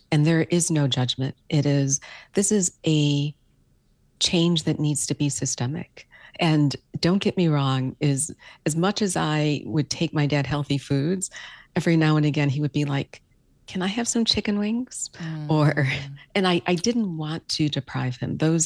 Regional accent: Buffalo, New York, United States; I grew up in Buffalo, New York, and so I'm a proud Buffalo girl.

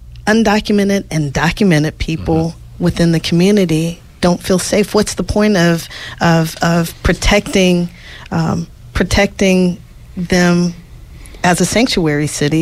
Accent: Los Angeles, California, United States; because of my skin color and because I was born and raised in Los Angeles

